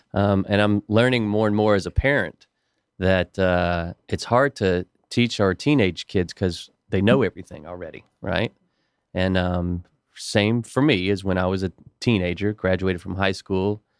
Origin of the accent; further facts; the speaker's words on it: Buckhead, Georgia, United States; I was born and raised in Buckhead, and Buckhead has grown tremendously and has gotten way too crowded.